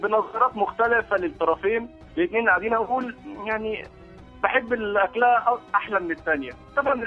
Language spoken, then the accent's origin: Arabic; Egypt; انا هاخد احنا كرجاله مصري يعني